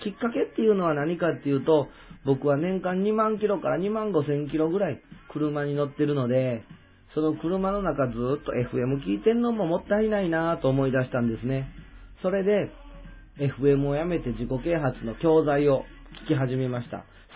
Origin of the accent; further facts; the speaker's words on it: Kyoto, Japan; 僕は、こう見えても関西人。京都生まれのね、京都育ちです。二十歳ぐらいまでね、京都に住んでました。高校も大学もずっと京都。京都で育って